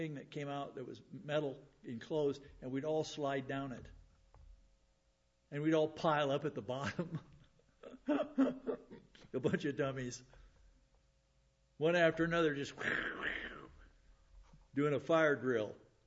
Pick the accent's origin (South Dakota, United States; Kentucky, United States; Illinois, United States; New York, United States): South Dakota, United States; Hot Springs; I've seen pictures of my hometown. There in the southwest corner of the state, Hot Springs.